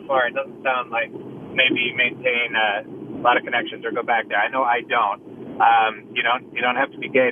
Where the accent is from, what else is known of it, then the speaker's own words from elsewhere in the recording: Stockton, California, United States; now in Berkeley, United States; I'm also from Stockton. I left there in 91